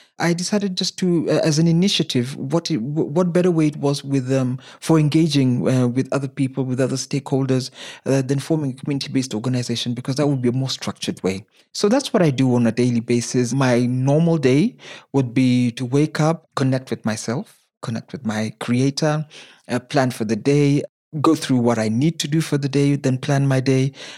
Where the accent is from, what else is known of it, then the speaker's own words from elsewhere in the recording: Nairobi, Kenya; born there; Yeah, I was born in Nairobi in a place called South B.